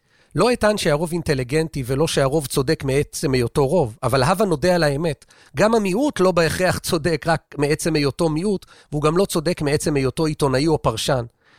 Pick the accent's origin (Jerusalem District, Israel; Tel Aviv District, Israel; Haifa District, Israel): Tel Aviv District, Israel; Tel Aviv; אני תל אביבית דור שלישי, גם מצד האבא וגם מצד האמא